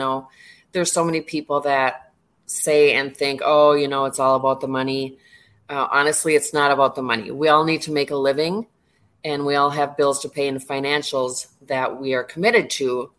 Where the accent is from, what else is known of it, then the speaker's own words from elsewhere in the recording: Minnesota, United States; now in Florida, United States; I grew up in Minnesota. Mm. I'm talking decades in cold and snow.